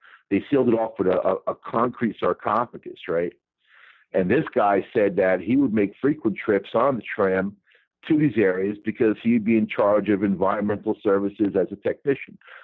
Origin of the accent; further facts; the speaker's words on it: New York, United States; growing up on Long Island, I know about Fisher's Island